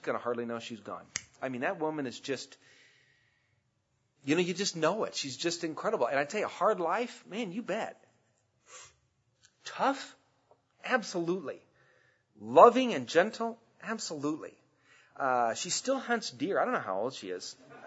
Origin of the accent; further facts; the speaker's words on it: United States; I can't speak for the other nations. I'm an American, so, you know, that makes me part of what's going on here.